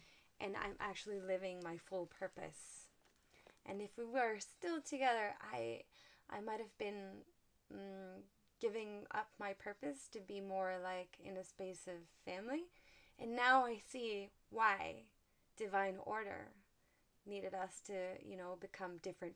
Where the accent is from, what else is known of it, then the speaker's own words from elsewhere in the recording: Mexico; English is a second language; given that I'm from Mexico and in Mexico families stay together